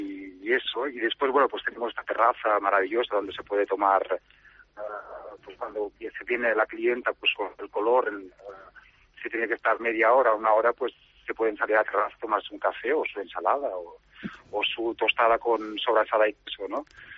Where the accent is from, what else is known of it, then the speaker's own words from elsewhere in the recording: Balearic Islands, Spain; born there; now in Madrid, Spain; Yo soy nacido en Menorca y bueno, quise un poco trasladar un poco los mares del Mediterráneo para acá, para Madrid, ¿no?